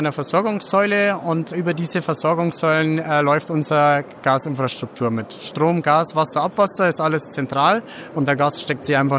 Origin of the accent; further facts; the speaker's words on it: Bavaria, Germany; Ich bin vom Campingplatz Otterhof in Bad Birnbach. Das ist ein schöner Campingplatz zwischen München und Passau im tollen Rottal. Das ist ein Thermenort. Und ja, ich bin da im Familienbetrieb auch groß geworden